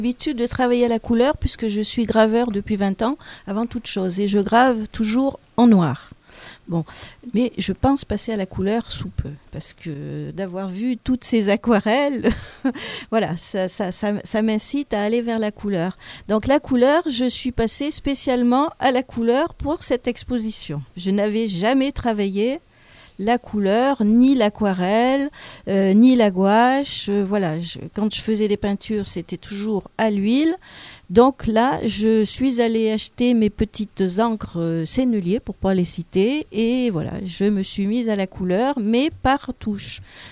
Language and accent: French; Nice, Provence-Alpes-Côte d'Azur, France; j'ai passé une partie de mon enfance sur Nice jusqu'à ce que je vienne épouser